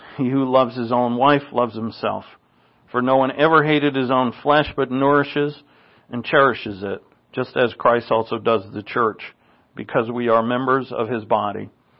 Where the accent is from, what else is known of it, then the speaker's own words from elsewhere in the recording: East Coast, United States; It's amazing to me to see kids, because I grew up in the East Coast.